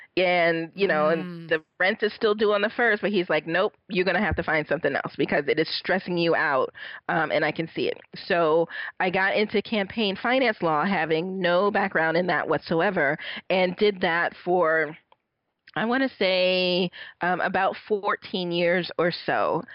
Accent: Newark, New Jersey, United States; born there; And I was born in Newark in 1970. So turning 50 in a few months.

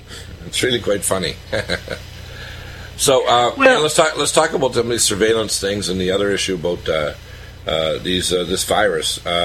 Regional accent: Detroit, Michigan, United States; born there; a year before I was born in Detroit.

